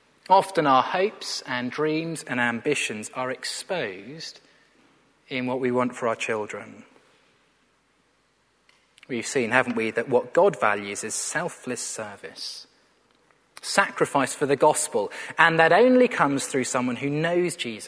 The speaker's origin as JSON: {"language": "English", "country": "United Kingdom", "said": "Being British, we could add being polite."}